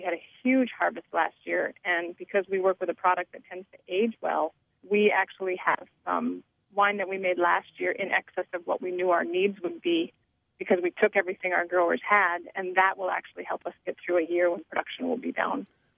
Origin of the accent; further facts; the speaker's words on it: Minnesota, United States; born there; now in Chippewa Falls, United States; We were born in Minnesota.